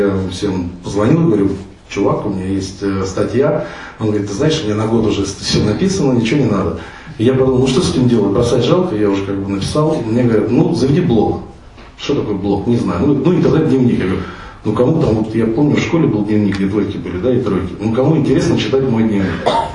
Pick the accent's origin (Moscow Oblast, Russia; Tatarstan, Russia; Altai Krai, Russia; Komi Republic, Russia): Moscow Oblast, Russia; Dubna; also born or lived in Kharkiv, Ukraine; я родом из Харькова. Когда мне был год, меня привезли в Дубну, у меня родители переехали, мама учитель, папа ученый